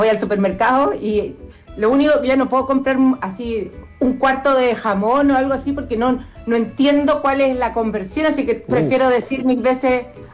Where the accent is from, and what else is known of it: Chile; now in Pittsburgh, United States